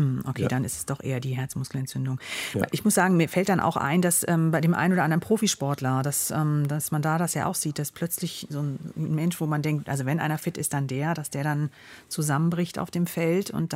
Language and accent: German; Essen, North Rhine-Westphalia, Germany; Ja, hallo, ich komme auch aus Essen.